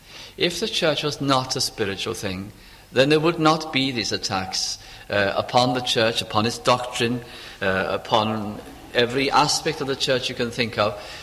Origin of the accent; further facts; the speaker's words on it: North West England, United Kingdom; my hometown in Lancashire